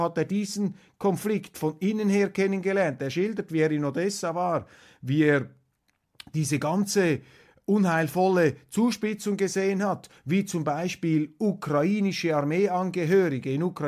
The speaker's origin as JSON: {"language": "German", "country": "Switzerland", "said": "Und das muss uns natürlich als Schweizer massiv zu denken geben."}